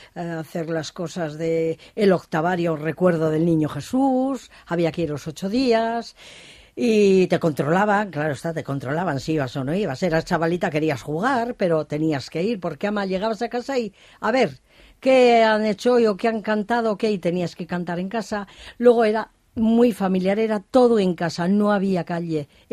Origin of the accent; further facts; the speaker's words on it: Basauri, Basque Country, Spain; En las casas aquí era en Basauri, yo soy de Basauri, entonces el olor de la casa de Navidad era la compota.